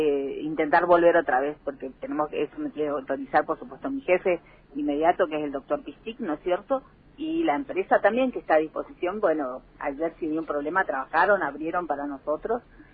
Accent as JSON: {"language": "Spanish", "town": "Posadas", "region": "Misiones", "country": "Argentina", "said": "No, nosotros somos de Posadas."}